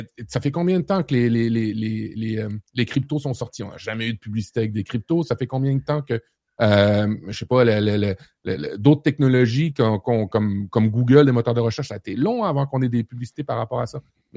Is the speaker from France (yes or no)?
no; Canada; Certains ont même fait des mises à pied au niveau tech chez nous au Canada.